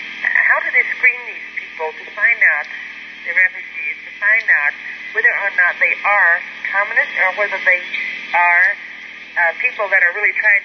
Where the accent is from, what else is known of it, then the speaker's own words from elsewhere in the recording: United States; And I, as an American, I feel that all of us, you and myself, everyone, should be proud to live in a free country.